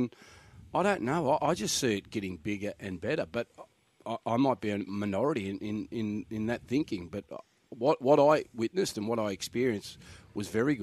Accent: Australia; being Australian there watching it, you just, you know, cheering for the Aussies.

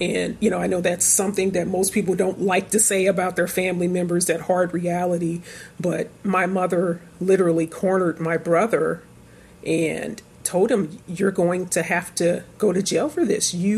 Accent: St. Louis, Missouri, United States; I grew up in North St. Louis, and it's predominantly African-American.

